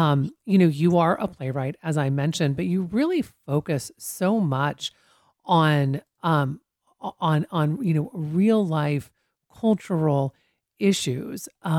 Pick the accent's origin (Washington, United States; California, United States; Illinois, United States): Washington, United States; I grew up in the West. I grew up in a rural town in Washington State